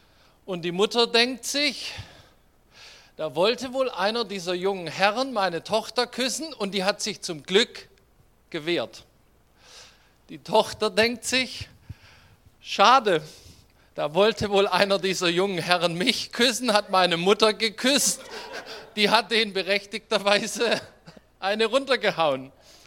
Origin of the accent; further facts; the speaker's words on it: Baden-Württemberg, Germany; und ich bin Schwabe.